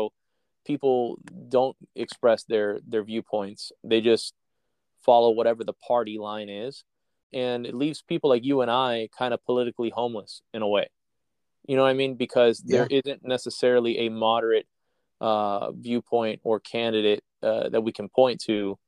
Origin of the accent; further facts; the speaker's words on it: Miami, Florida, United States; my wife and I are Cuban. We grew up in Miami in the Cuban culture.